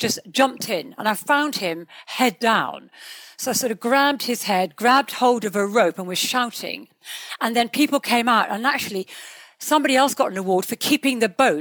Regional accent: Tidworth, South West England, United Kingdom; also born or lived in Hampshire; Yeah, my father was in the army. So we grew up in Tidworth. And then he came out of the army when I was about 8 or 9. And then we moved to a village in Hampshire.

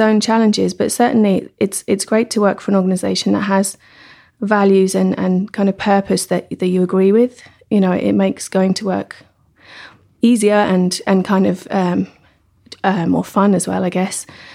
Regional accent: England, United Kingdom; moved away as an adult; now in Dublin, Ireland; I'm English, but I've lived here in Dublin since 2001. And I moved over to do a master's and to look for work here.

